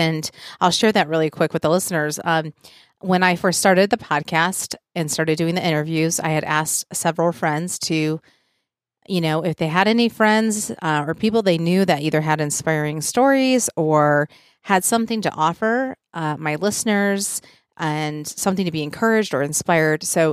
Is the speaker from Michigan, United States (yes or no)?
yes; Michigan, United States; accent: Michigan, Tennessee; I had told you that I'm from Michigan and that, you know, we're neighbors to Windsor.